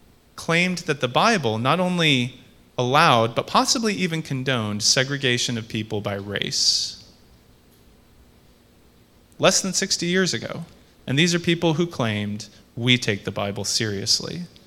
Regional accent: United States; I'm from the United States, and it's fair to say that not only in my country, but in every country

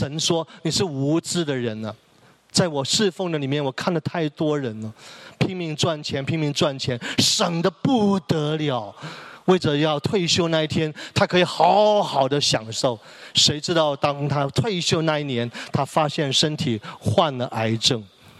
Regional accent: Hong Kong; now in Canada; 你说加拿大最穷的香港人是谁？我认第二，没有人敢认第一

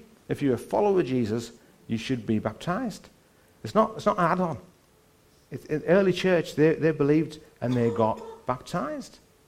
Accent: England, United Kingdom; but we're English. We can't do that.

